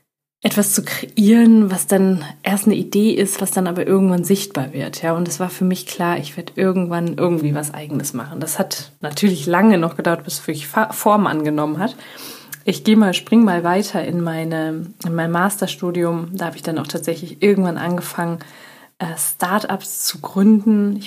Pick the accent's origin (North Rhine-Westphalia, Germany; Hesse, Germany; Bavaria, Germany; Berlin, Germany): North Rhine-Westphalia, Germany; Düsseldorf; Ich komme aus Düsseldorf. Ich komme aus einem kleinen, ehrlich gesagt, einem kleinen Teil von Düsseldorf. Das ist hat schon fast Dorfcharakter.